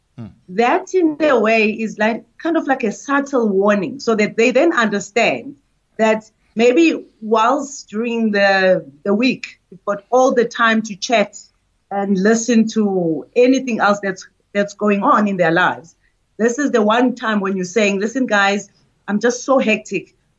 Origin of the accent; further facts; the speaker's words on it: Ladysmith, KwaZulu-Natal, South Africa; also born or lived in Pietermaritzburg / Soweto; So I grew up in Ladysmith, Pietermaritzburg, and then Soweto.